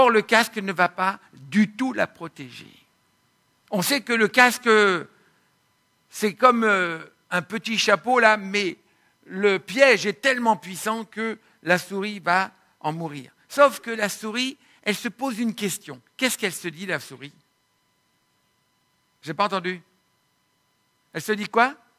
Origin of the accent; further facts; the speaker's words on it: France; Moi, je viens de France.